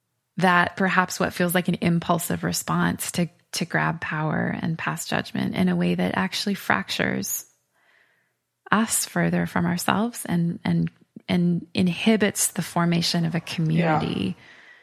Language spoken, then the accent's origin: English; Canada; I mean, as a Canadian, I don't have the death penalty in my country.